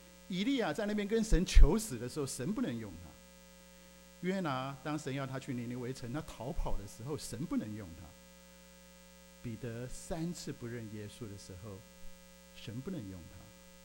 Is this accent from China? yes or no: no; Taiwan; 我是从台湾来